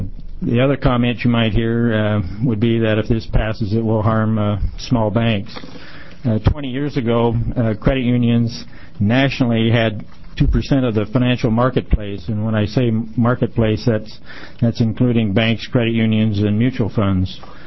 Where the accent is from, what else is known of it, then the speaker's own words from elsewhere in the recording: John Day, Oregon, United States; Mr. Chairman, Senator … I'm from John Day.